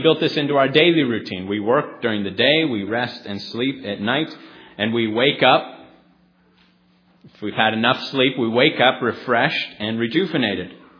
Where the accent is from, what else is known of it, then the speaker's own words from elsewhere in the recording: Phoenix, Arizona, United States; Growing up in Phoenix, you could go outside and all year round.